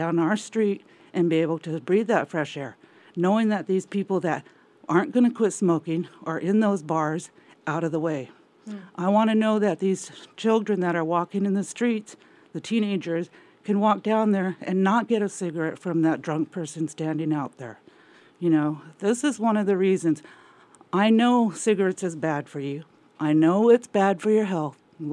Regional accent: Sitka, Alaska, United States; I was born and raised in Sitka.

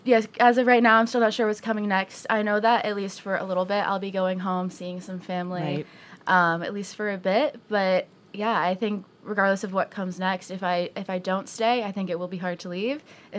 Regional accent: Washington, D.C. area, United States; Yeah, I grew up just outside D.C. and then went to college up in a small town in Maine.

